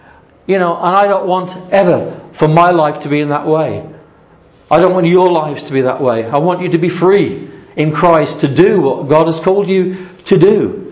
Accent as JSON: {"language": "English", "town": "Rugeley", "region": "West Midlands", "country": "United Kingdom", "tie": "born or raised there", "said": "my hometown of Rugeley, in England, in Staffordshire."}